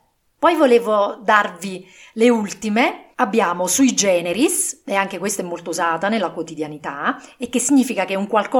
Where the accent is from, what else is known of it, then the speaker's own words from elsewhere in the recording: Southern Italy, Italy; accent: southern Italian; ve l'ho detto con il mio accento del sud